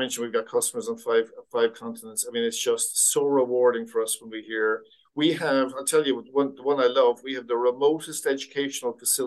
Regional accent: Ireland; now in Australia; I lived in Australia. I am Irish.

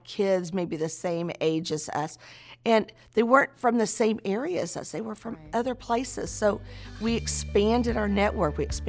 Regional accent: Pearland, Texas, United States; I'm from Pearland, Texas

